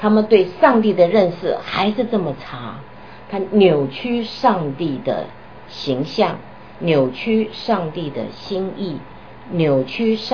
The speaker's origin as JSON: {"language": "Chinese", "region": "Hunan", "country": "China", "said": "因为我是湖南人啊、哦"}